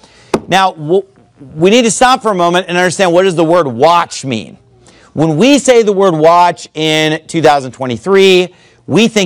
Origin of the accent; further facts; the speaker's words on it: California, United States; I grew up seeing them in California.